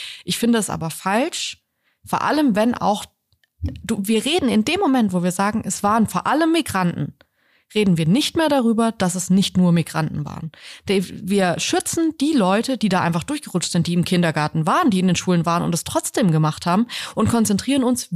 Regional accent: Hesse, Germany; wir kommen ja eigentlich aus Hessen.

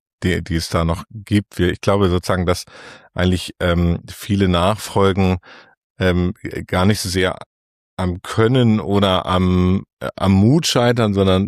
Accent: Hamburg, Germany; Als Hamburger muss ich diese Frage stellen

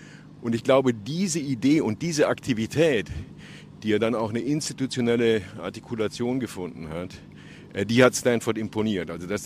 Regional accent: West Germany, Germany; dass ich die als Westdeutscher in Jugoslawien organisiert habe

